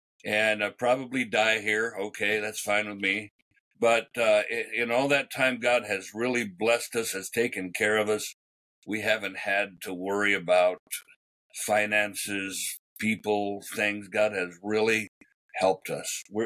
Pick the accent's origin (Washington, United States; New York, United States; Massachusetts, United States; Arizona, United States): Arizona, United States; Globe; Well, I was born and raised in Globe, Arizona, a little backwater.